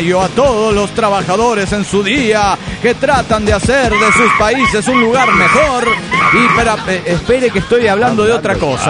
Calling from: Parral, Chihuahua, Mexico; soy la flaca de Parral de Chihuahua, México

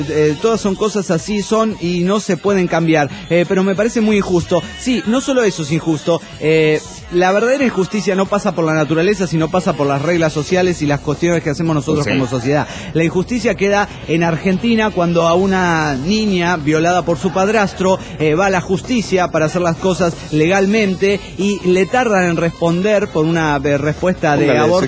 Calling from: Toluca, State of Mexico, Mexico; de Toluca, México.

